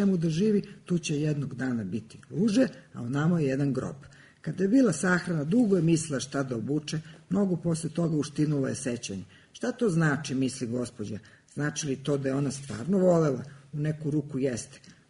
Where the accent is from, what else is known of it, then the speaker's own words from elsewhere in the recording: Belgrade, Serbia; odrasla sam na Novom Beogradu, onda sam otišla na Đeram pijacu pa sam se opet vratila na Novi Beograd. Vrlo verovatno ću tu i ostati do samog kraja.